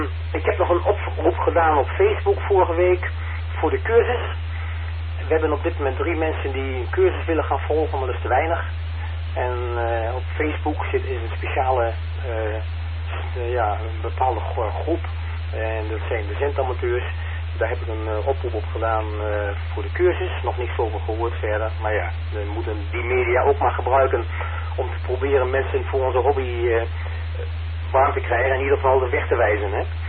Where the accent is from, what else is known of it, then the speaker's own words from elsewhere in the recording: Netherlands; Ik ben een Nederlander en ik blijf het ook hoor.